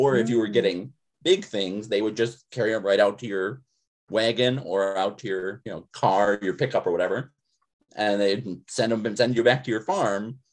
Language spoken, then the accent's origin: English; Illinois, United States; Now, I didn't happen to work in a Piggly Wiggly because I grew up in Northern Illinois. We didn't have them